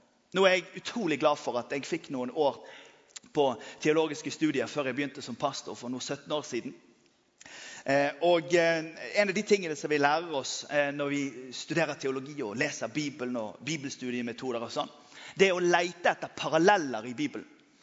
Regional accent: Western Norway, Norway; Og som vestlending så vet jeg at en ur, det er liksom, det er sykt langt ute.

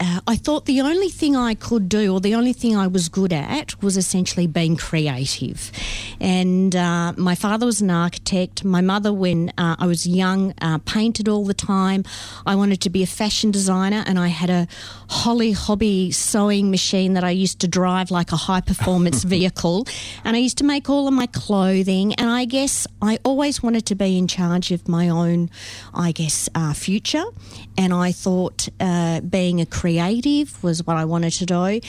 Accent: Melbourne, Victoria, Australia; So short version. So born and raised in Melbourne.

